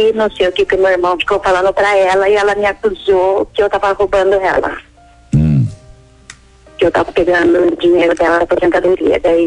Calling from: Paraná, Brazil; Do Paraná.

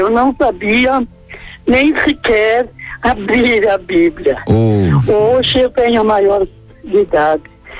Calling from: Nonoai, Rio Grande do Sul, Brazil; Eu falo do Rio Grande do Sul, uma cidade chamada Nonoai.

